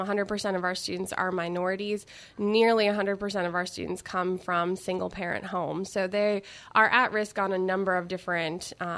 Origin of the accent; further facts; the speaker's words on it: Cincinnati, Ohio, United States; now in Baton Rouge, United States; Cincinnati, Ohio.